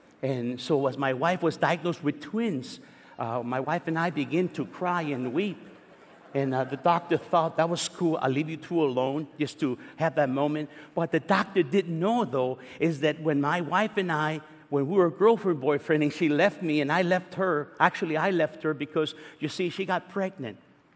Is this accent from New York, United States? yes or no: no; East Los Angeles, California, United States; I'm from East Los Angeles and proud of it.